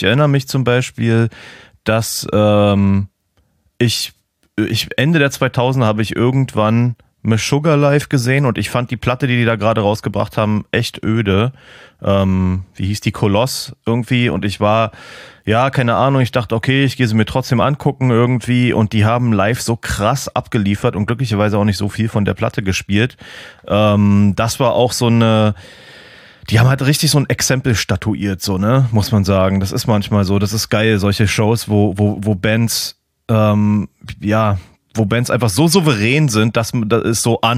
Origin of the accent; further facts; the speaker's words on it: Germany; also ich als Piefke, der ich stand im Saturn mit irgendwie 14 vor dem ersten